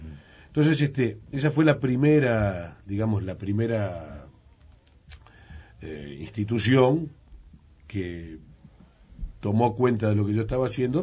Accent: Uruguay; le digo, no, soy uruguayo. Canto tango argentino.

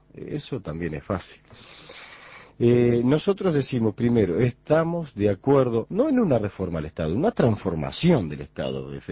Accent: Uruguay; somos siendo tan uruguayos como ellos

